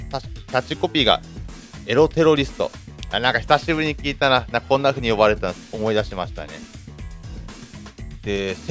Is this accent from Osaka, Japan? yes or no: no; Ibaraki, Japan; これはもう私の地元ね、茨城県のまあアイドルですね